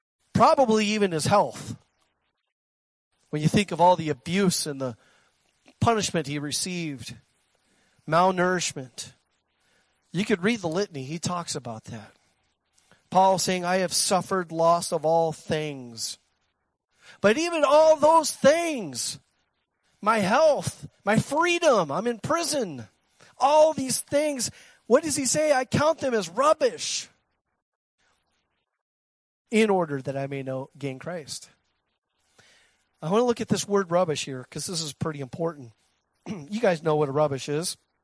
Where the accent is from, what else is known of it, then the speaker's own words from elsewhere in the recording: Ireland; I'm Irish, so please, you'll have to forgive me on this.